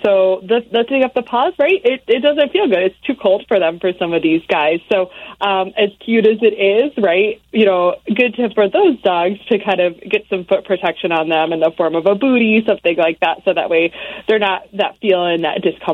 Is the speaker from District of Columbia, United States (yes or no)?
no; Rochester, New York, United States; born there; but I was born in Rochester, New York, which does get very cold on Lake Ontario.